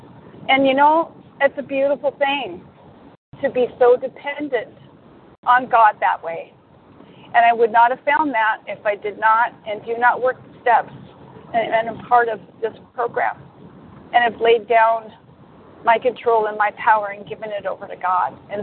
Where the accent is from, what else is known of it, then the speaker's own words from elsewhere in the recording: Duvall, Washington, United States; I'm from Duval, Washington, and very grateful to be listening to this meeting this morning.